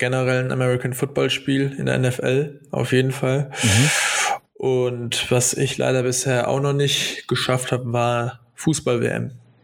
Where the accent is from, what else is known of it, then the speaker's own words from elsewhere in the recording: Vorarlberg, Austria; Ganz aus dem Westen, aus Vorarlberg.